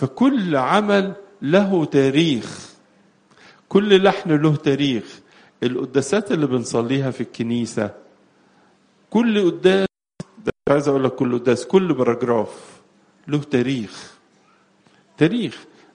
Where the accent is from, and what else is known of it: Egypt